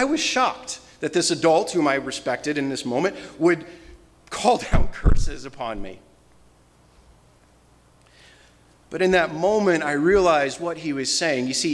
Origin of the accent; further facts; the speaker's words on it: Florida, United States; And I was raised in Florida.